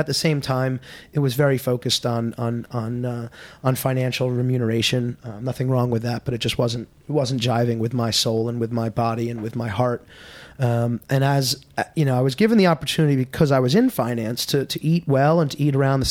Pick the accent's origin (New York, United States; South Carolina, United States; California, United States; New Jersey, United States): New York, United States; New York City; also born or lived in New Orleans; I'm from New York City and born and raised in Manhattan. And I went to school down in New Orleans.